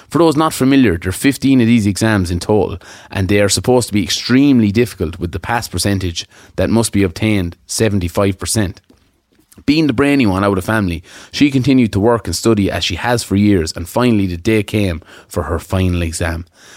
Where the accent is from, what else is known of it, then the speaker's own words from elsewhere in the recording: Cavan, Ulster, Ireland; moved away as an adult; now in Australia; I'm from Cavan and I moved to Australia in August with my boyfriend.